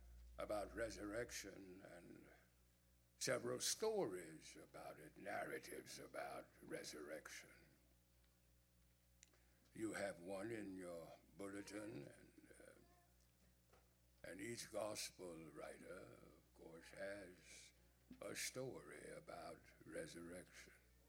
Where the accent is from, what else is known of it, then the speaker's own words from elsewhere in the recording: Louisiana, United States; I'm from Louisiana, but I've been up here for some time.